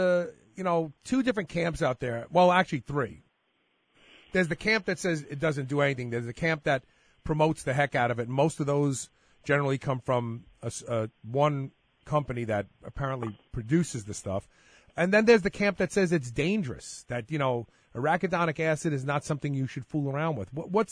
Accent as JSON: {"language": "English", "town": "Brooklyn", "region": "New York", "country": "United States", "said": "Just because I'm from Brooklyn and I don't pronounce anything right."}